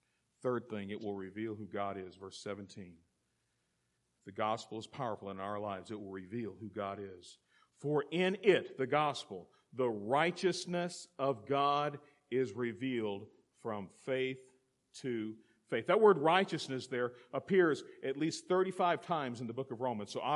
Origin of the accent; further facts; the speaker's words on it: Tampa, Florida, United States; I'm from Tampa, the Tampa area. And I'm a pastor of a church there.